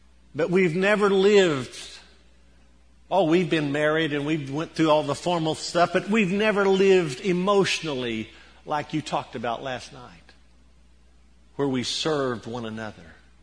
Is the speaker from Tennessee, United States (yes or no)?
yes; Tennessee, United States; My wife Martha and I grew up here in East Tennessee. We were childhood sweethearts.